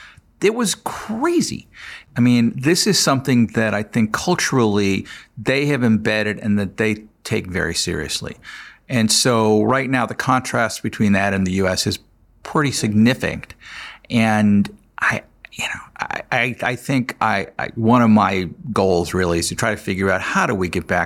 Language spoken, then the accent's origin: English; United States; And, you know, as an American, you could take it nationalistically